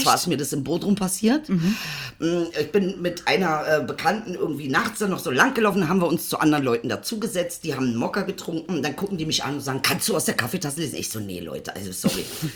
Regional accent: Benefeld-Bomlitz, Lower Saxony, Germany; also born or lived in Celle; ich bin in Celle geboren, damals war es eine 70.000 Einwohnerstadt. Und dann bin ich ja nochmal in einen kleineren Ort gekommen und das war dann Benefeld-Bomlitz.

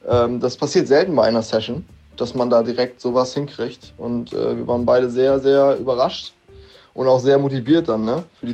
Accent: Kiel, Schleswig-Holstein, Germany; Ich komme aus Kiel und bin 20 Jahre alt.

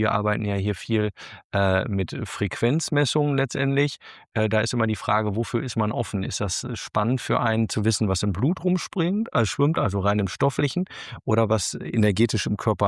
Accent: Münster, North Rhine-Westphalia, Germany; ich komme aus Münster, da fährt man Fahrrad.

